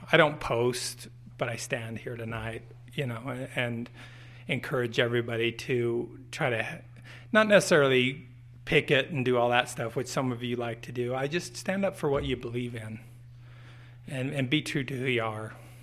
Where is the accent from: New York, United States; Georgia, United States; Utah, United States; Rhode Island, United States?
Utah, United States; I'm from the Utah County group. I call it the compound. I've lived there my whole life.